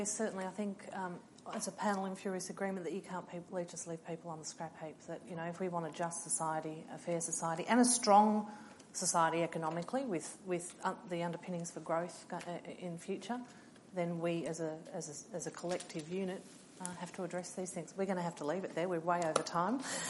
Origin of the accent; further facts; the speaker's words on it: Moe, Victoria, Australia; I grew up in Moe